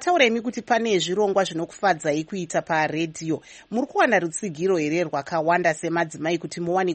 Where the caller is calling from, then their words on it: Cape Town, Western Cape, South Africa; I'm watching you from Cape Town in South Africa.